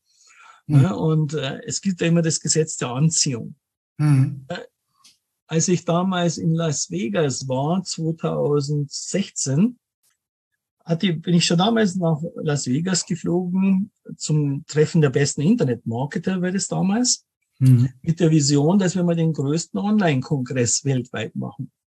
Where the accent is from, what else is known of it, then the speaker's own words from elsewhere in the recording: Munich, Bavaria, Germany; born there; lebe in München, bin gebürtiger Münchner auch und bin 57